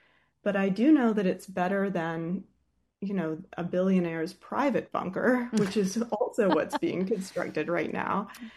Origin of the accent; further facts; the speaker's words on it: Athens, Georgia, United States; being dropped off, you know, at the Georgia Square Mall outside of my hometown in Athens, Georgia.